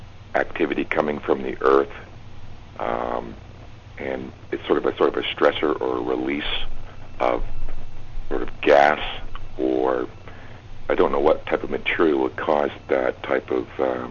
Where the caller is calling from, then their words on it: Montreal, Quebec, Canada; I'm calling from Montreal